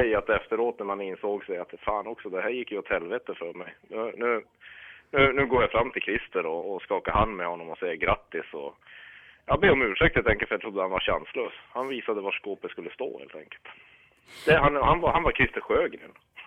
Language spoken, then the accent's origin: Swedish; Kiruna, Norrbotten County, Sweden; Vi är i ständig rörelse, precis som min hemstad Kiruna, som flyttar på sig.